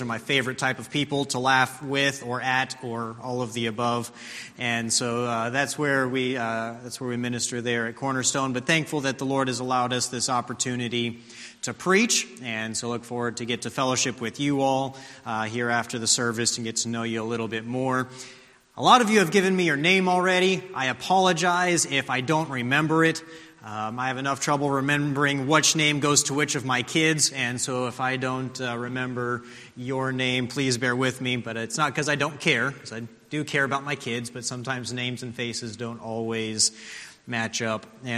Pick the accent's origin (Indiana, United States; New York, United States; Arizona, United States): Arizona, United States; Tucson; I grew up in Tucson and went to Oklahoma for 6 years to go to Heartland Baptist Bible College